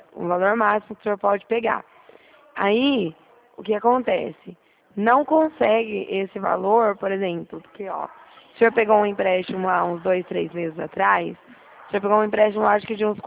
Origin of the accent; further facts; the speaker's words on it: Presidente Prudente, São Paulo, Brazil; Não, sou aqui de Prudente